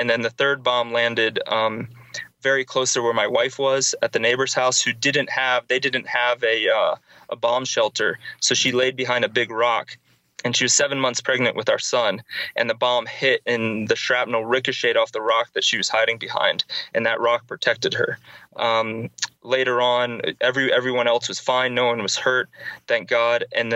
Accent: United States; while I'm an American, this is happening to hundreds of thousands of people every day in these places in Sudan.

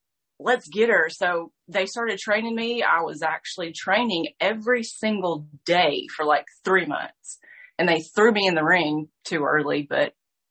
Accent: Tennessee, United States; I'm from Salty Daisy, Tennessee.

